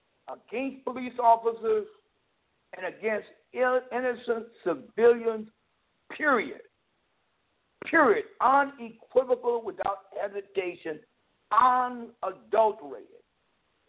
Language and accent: English; Lynchburg, Virginia, United States; I have anger that any other African American. I'm from Lynchburg, Virginia.